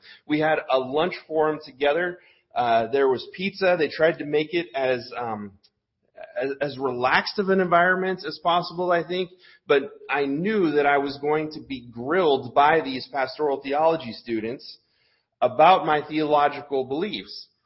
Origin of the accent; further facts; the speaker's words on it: California, United States; So we're from California. I was born and grew up in California. Please don't hold that against me.